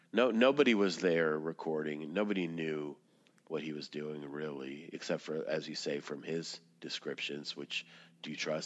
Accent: Russia; I was raised, you know, I'm from Russia, where people would argue around the table

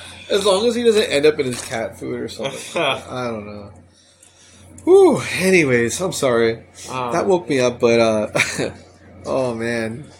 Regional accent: Canada; I'm from Canada. They say a little slow.

